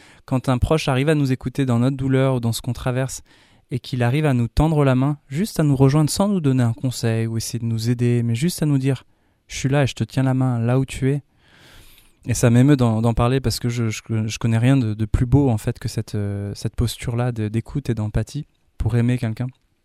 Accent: Grenoble, Auvergne-Rhône-Alpes, France; Alors moi, je suis originaire de Grenoble.

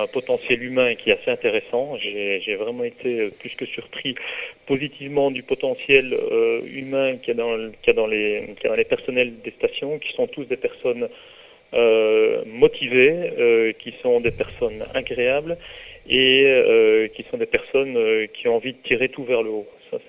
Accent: Belgium; now in France; je ne suis absolument pas natif de la Drôme, ça m'en surprend beaucoup puisque je suis belge d'origine.

